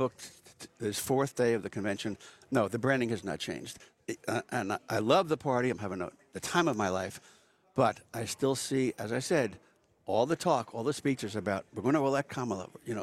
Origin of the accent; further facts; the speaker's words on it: New York, United States; I'm a New Yorker